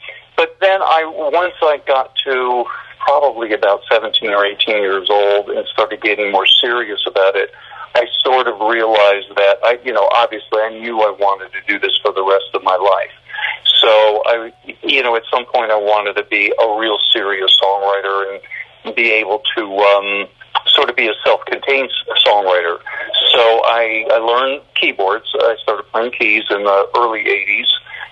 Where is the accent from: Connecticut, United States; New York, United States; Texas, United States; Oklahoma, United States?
Connecticut, United States; Norwalk; I lived outside the state briefly, but almost probably 95% of my life I've been in Connecticut. I'm from Norwalk originally, and now I'm in New Haven County.